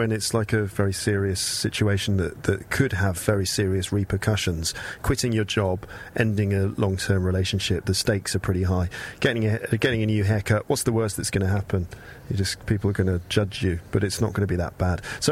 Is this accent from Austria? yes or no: no; England, United Kingdom; I wonder also if there's something about the fact that we're all English here. I wonder if that makes a difference.